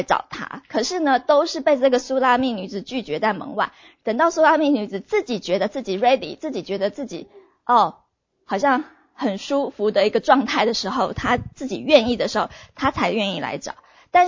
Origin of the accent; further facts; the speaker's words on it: Taiwan; 我们就说我是从台湾来